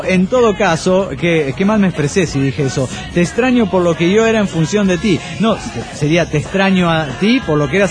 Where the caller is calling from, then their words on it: Cochabamba, Bolivia; de Cochabamba, Bolivia.